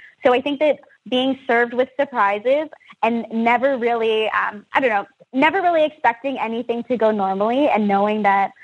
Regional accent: Philippines; now in Toronto, Canada; I am a Filipino immigrant woman who lives in downtown Toronto.

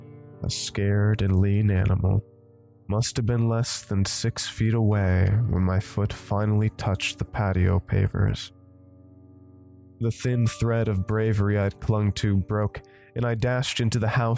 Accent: England, United Kingdom; As an English townie, the most interesting bit of wildlife I'd been around before was a fox.

